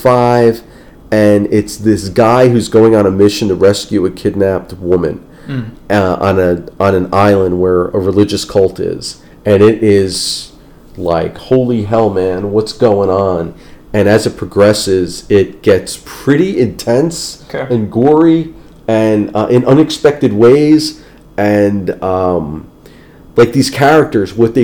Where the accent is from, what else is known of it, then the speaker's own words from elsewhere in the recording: Kearny, New Jersey, United States; It's like where I grew up in Kearney, man.